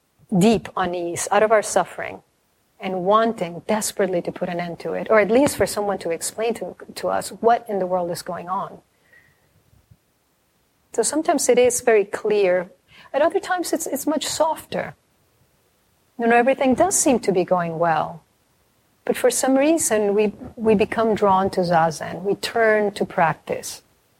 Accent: Mexico; just a Mexican family, and I'm from Mexico.

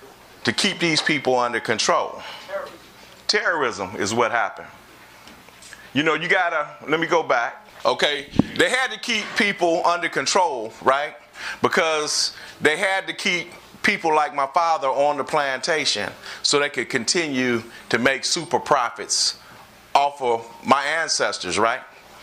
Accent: Compton, California, United States; No, I grew up in Compton, California. Compton gets some love in D.C., okay. But I grew up in Compton.

